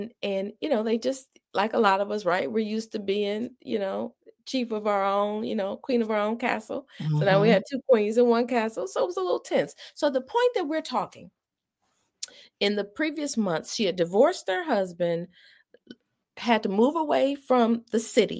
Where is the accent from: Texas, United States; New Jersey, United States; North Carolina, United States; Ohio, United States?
Ohio, United States; Cleveland; She moved back to Cleveland. We're from Cleveland, Ohio. Love Cleveland.